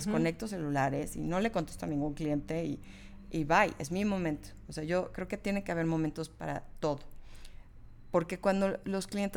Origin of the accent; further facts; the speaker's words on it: Mexico; Pues somos mexicanas, gorda. Es que es un tema porque, bueno, tú que viviste obviamente fuera, yo que he vivido fuera